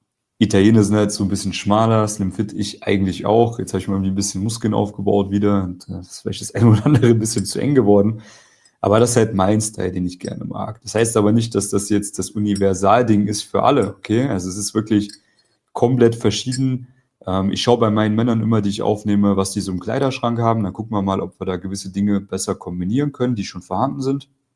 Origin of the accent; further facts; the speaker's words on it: East Germany, Germany; ich bin auch aus Ostdeutschland, ich darf da Witze drüber machen.